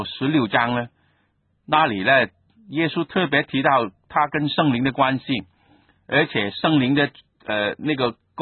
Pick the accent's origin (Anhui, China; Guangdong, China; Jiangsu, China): Guangdong, China; first language Cantonese; Chinese is a second language; 不是我们的母语嘛，我是广东人呢，广东话是我的本来的语言，但是也在学习